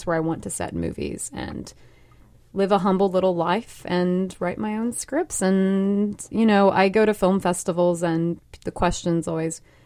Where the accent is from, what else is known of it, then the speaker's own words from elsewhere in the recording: Kentucky, United States; I was born and raised in Greenup County, Kentucky, which is the next county from Boyd, which is where Ashland is.